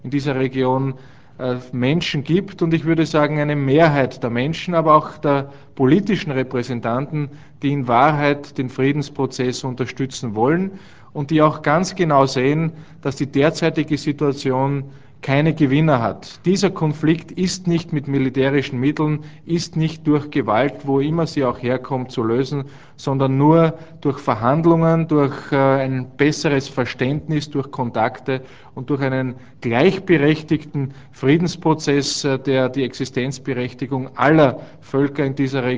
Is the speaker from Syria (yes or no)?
no; Austria; Wenn wir als Österreicher einen kleinen Beitrag dazu leisten können